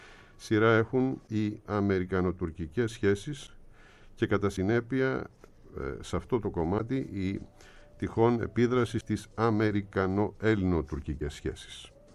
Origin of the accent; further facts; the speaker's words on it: Thessaloniki, Central Macedonia, Greece; Εγώ είμαι Θεσσαλονικιός